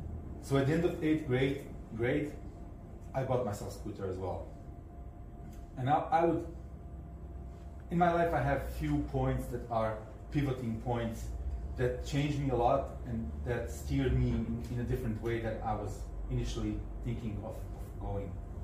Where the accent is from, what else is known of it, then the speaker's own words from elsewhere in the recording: Sarajevo, Bosnia & Herzegovina; now in Czech Republic; I'm here from Sarajevo, but I live in Czech Republic.